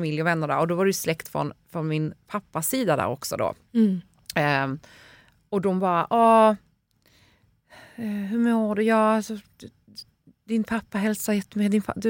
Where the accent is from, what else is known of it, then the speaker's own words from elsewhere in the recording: Poland; Och den här låten får mig att tänka på min pappa och min uppväxt i Polen.